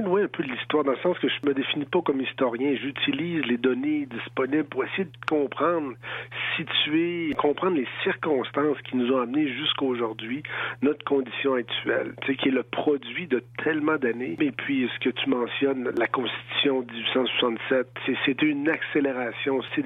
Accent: Essipit, Quebec, Canada; now in Ottawa, Canada; Moi, je suis des Sipites, Sipionou, Innu de la rivière au coquillage, qui est près de Tadoussac, situé un peu enclavé par les Escoumins, mais le territoire du Grand Nitassinan, le territoire traditionnel Innu, là, c'est de là que je viens.

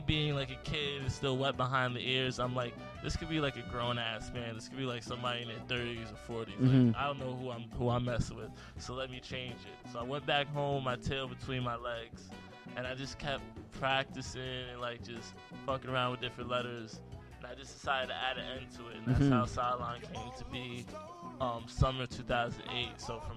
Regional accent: Queens, New York, United States; I feel like being from New York, it's so prevalent, especially growing up in the 90s and 90s and like the mid 2000s, like Queens, you know

